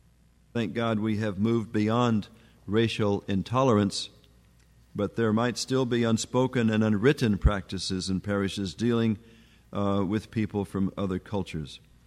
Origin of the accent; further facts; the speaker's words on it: Texarkana, Texas, United States; I grew up in Texarkana, Texas, which had basically a southern culture. It's on the border of Arkansas and Texas.